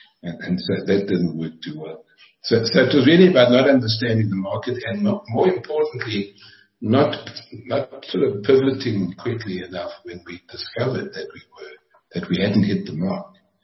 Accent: Vanderbijlpark, Gauteng, South Africa; born there; So I was born in Vanderbijl Park, very briefly, I'll give you some of that history.

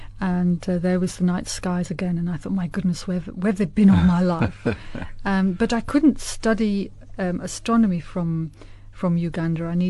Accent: North West England, United Kingdom; I was brought up on the Scottish border in a little village in Cumbria. And we didn't have streetlights when I was a kid.

